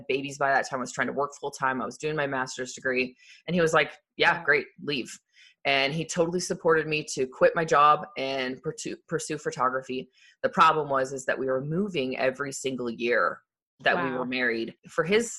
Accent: Arizona, United States; I went to college, went to Arizona State, and I grew up in Arizona.

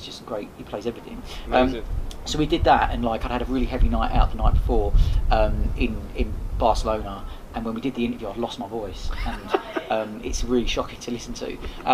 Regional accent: Romford, London, United Kingdom; Yeah, I'm from Romford, I can't get out of veins.

